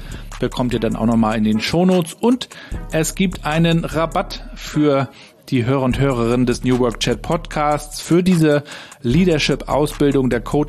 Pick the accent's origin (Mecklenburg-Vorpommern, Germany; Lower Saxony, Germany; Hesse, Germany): Mecklenburg-Vorpommern, Germany; Rostock; dass bei mir in meiner Heimatstadt einiges im Gange ist